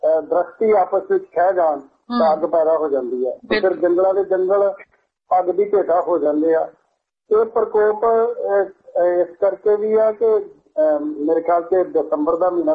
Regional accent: Mehta Chowk, Punjab, India; ਮੈਂ ਪੰਜਾਬ ਤੋਂ … ਅੰਮ੍ਰਿਤਸਰ ਜ਼ਿਲ੍ਹੇ ਤੋਂ ਆ, ਮਹਿਤਾ ਚੌਂਕ ਪਿੰਡ ਦਾ

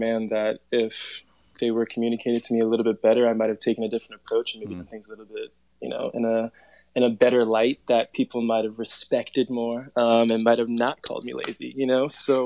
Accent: New York, United States; growing up in New York and my parents are Jamaican, we're immigrants, like, Bronx, moving to Long Island and so on and so forth.

